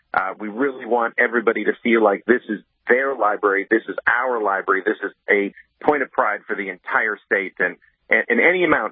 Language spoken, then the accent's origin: English; Grand Forks, North Dakota, United States; I'm from Grand Forks, Scott. We've been to a lot of UND games.